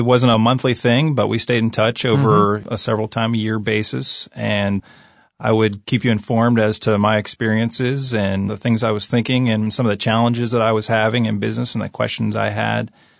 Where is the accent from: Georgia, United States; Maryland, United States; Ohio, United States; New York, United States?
Maryland, United States; Annapolis; now in Lancaster County, United States; I grew up in the Annapolis, Maryland area.